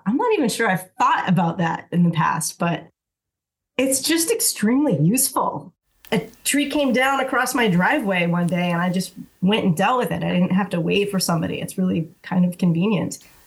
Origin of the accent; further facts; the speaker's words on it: New Hampshire, United States; I guess the short of it is I'm from New Hampshire, born and raised here. And I was an outdoors kid growing up, you know, and ultimately ended up at the University of New Hampshire